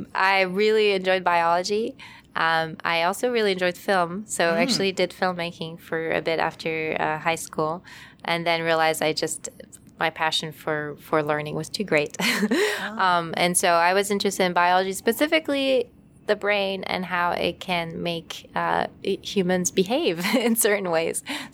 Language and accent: English; France; now in United States; I grew up in France, and often in France you study something